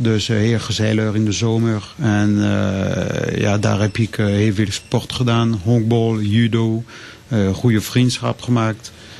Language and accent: Dutch; La Rochelle, Nouvelle-Aquitaine, France; also born or lived in Châtellerault; Ja, ik ben geboren dan in Châtellerault, maar daar ben ik niet opgegroeid. Ik ben opgegroeid in de stad van La Rochelle, dat is meer aan de kust van Frankrijk, Vijfde Kust, een departement van Charente-Maritime. Een hele leuke plek om te groeien aan het strand, aan het zee.